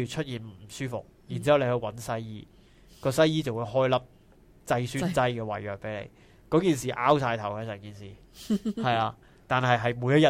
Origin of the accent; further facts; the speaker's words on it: Guangdong, China; 我哋广东人讲面咧，就一定系一碗